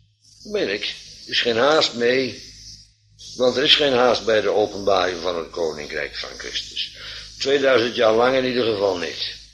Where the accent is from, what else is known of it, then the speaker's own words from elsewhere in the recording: Bodegraven, South Holland, Netherlands; Want ik kom uit Bodegraven